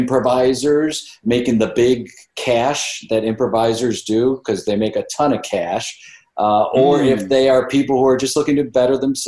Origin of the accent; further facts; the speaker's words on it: Chicago, Illinois, United States; now in Los Angeles, United States; I'm from originally from Chicago, Illinois, and then I moved to Los Angeles, and I've been here.